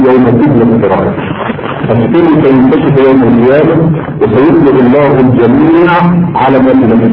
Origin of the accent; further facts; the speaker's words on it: Alexandria, Alexandria Governorate, Egypt; انا اسكندراني مش بتفهم البحر. بص طيب الاسكندراني بيسبح يعني